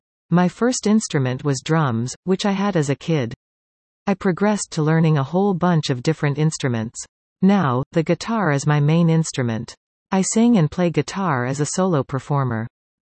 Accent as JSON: {"language": "English", "town": "Kitchener", "region": "Ontario", "country": "Canada", "lives_now": "Collingwood, Canada", "said": "I'm from Kitchener, Waterloo originally. I'm the oldest of four boys, with a single mom. I came here because I was married and my wife, Paula, was from Collingwood."}